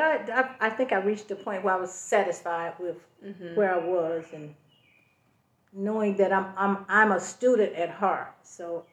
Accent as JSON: {"language": "English", "town": "Atlanta", "region": "Georgia", "country": "United States", "tie": "born or raised there", "said": "Born and raised in Atlanta, Georgia. I grew up in Greater Homes Housing Project"}